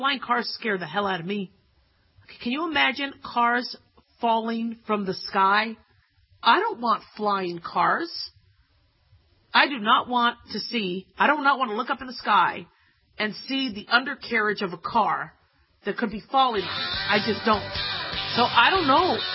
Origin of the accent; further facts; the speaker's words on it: Arizona, United States; Oh, okay, if this is in Arizona, I grew up in Arizona. It's so damn hot there.